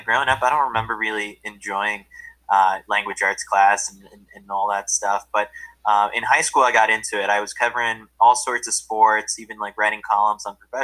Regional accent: New York City, New York, United States; growing up, I grew up here in New York City, a Queens kid, but I'm a Yankees fan.

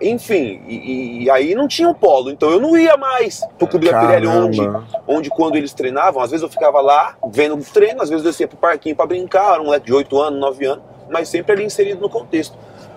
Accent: São Paulo, Brazil; A gente cresceu na Zona Leste de São Paulo, ali no Fundão, ali, São Mateus.

